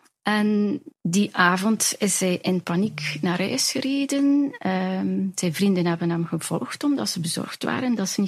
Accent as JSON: {"language": "Dutch", "region": "West Flanders", "country": "Belgium", "lives_now": "Evergem, Belgium", "said": "Ik ben afkomstig van West-Vlaanderen, okay. Maar ik woon inmiddels nu al 30 jaar in Evergem."}